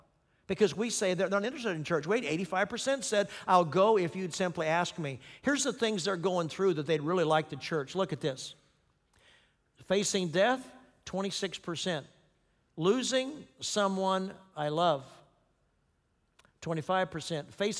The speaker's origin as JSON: {"language": "English", "region": "Kansas", "country": "United States", "tie": "born or raised there", "said": "For example, if they're from Kansas, where I grew up, I'd sa"}